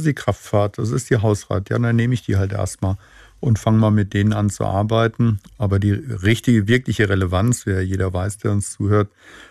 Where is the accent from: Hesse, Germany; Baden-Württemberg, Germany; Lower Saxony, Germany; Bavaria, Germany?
Baden-Württemberg, Germany; Mannheim; also ich komme ja aus Mannheim, da bist du ja ganz nah im Elsass.